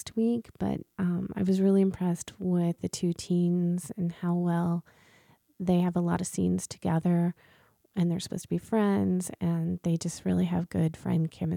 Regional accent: Champaign, Illinois, United States; I grew up in Faith United Methodist Church here in Champaign, and my mom and my dad were very busy volunteering for things.

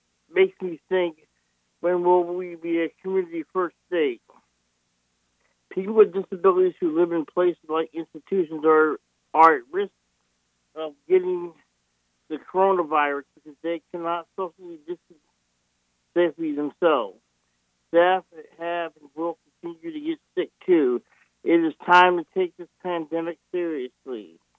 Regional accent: Springfield, Illinois, United States; I'm from Springfield and currently live in Pontiac.

